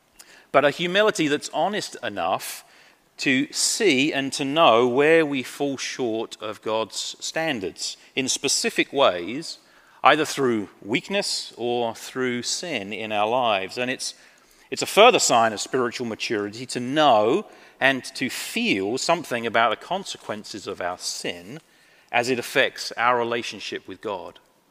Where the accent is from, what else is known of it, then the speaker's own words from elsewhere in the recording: England, United Kingdom; I am English. I actually hold three citizenships. I am British by birth. I'm American because of marrying my darling wife, Kelly. And most importantly, I am a citizen of heaven by the grace of God.